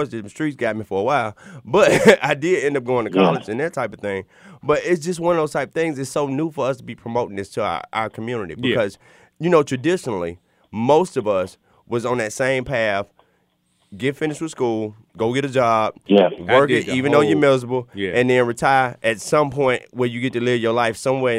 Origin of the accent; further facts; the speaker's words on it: Montgomery, Alabama, United States; me growing up in Montgomery, Alabama, I have to say, I did not have that experience.